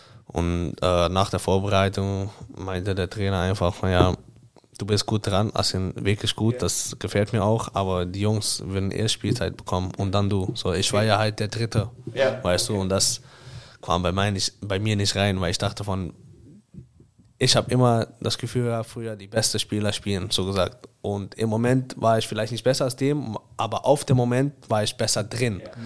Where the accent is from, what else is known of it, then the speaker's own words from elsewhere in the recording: Amsterdam, North Holland, Netherlands; now in Hamburg, Germany; Ich komme ja heute aus Amsterdam. Ich komme nicht aus einem Dorf oder was dann auch. Ich komme aus Amsterdam.